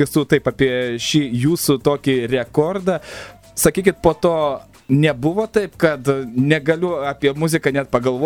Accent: Samogitia, Lithuania; Smagu girdėti, nors aš pats žemaitis

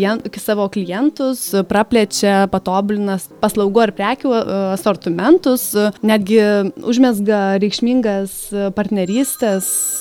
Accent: Alytus, Alytus County, Lithuania; Esu alytiškė, bet studijavau užsienyje.

